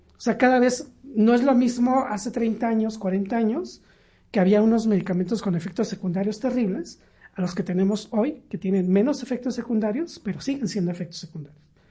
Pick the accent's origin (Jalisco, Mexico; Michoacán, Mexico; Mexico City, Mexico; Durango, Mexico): Mexico City, Mexico; yo viví y nací aquí en la Ciudad de México